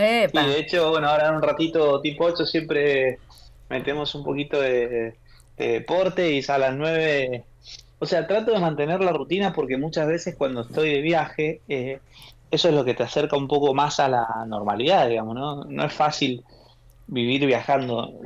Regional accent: Mendoza, Argentina; soy mendocino y estoy acostumbrado a ver la montaña

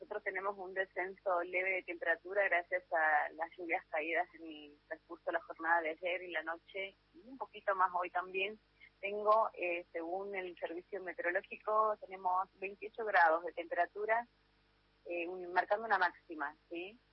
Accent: Argentina; cómo estamos plantados como argentinos y como argentinas para el día de mañana

